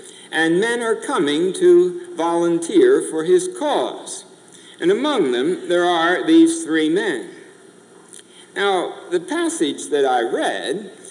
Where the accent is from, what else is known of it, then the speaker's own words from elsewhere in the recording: Philadelphia, Pennsylvania, United States; since I was raised in Philadelphia, I get nostalgia only when I go into swimming pools